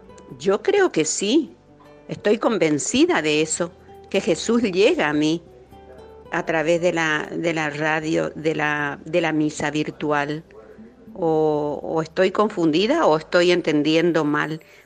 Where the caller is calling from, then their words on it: Corrientes, Argentina; de Corrientes, Capital. Pertenezco a la comunidad de Jesús Misericordioso.